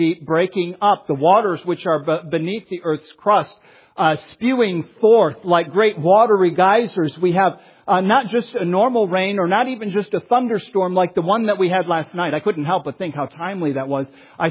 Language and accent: English; Michigan, United States; 40 days of no sun. And I'm from Michigan.